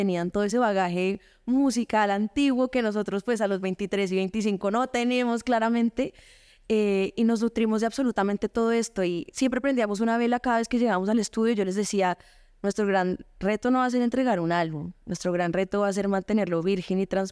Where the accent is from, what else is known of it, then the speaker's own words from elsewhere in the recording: Bogotá, Colombia; Yo soy bogotana, de papá paisa, más paisa que una frijolada. O sea, mi papá vivía hace 30 años acá y saluda, entonces que mi amor, así. Y mi mamá es de Tunja, entonces tengo raíces boyacenses y paisas.